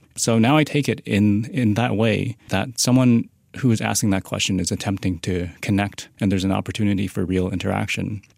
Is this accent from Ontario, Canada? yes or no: no; Vancouver, British Columbia, Canada; I grew up in Vancouver when I was a kid, and it was in a place with a large Cantonese diaspora.